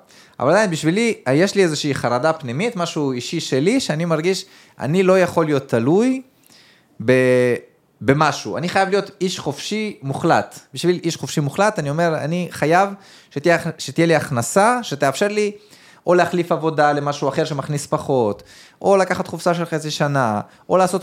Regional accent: Nof HaGalil, Northern District, Israel; וגם בגלל שאני גדלתי שם, אז אני גדלתי ביחד עם אנשים שעובדים בעירייה

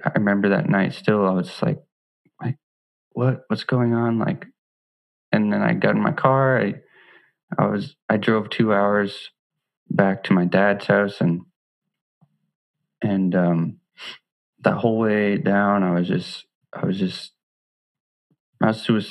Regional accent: Maine, United States; also born or lived in Canada; moved from Maine to, I grew up in Maine. I was living in Maine, and then I moved on my own back to Canada.

